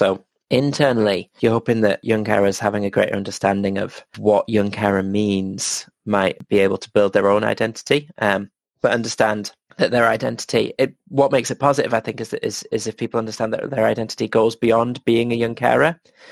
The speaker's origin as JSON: {"language": "English", "country": "United Kingdom", "said": "Because obviously I'm coming from the British perspective."}